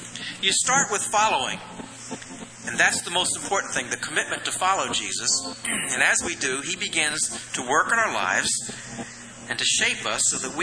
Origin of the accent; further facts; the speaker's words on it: Maryland, United States; And we'd get in the car and usually go down to the Potomac River. I was raised in Maryland.